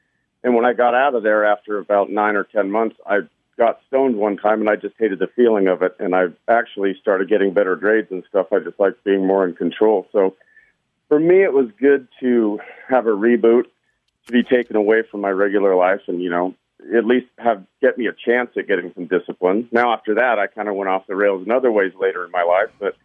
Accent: Salt Lake City, Utah, United States

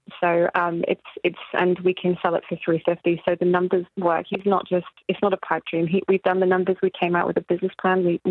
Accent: Poole, South West England, United Kingdom; moved away as an adult; From Poole, from Dorset.

